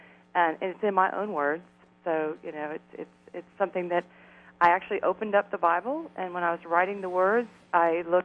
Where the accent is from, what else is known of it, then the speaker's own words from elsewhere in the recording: Katy, Texas, United States; … and I, we were raised in Katy, which is just west of Houston. It's a kind of a small town. It used to be a rice farming community, and now it's part of basically western Houston.